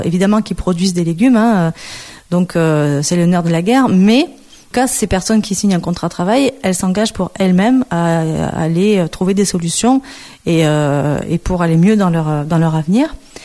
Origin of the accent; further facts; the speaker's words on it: Marseille, Provence-Alpes-Côte d'Azur, France; born there; Moi, je suis née à Marseille.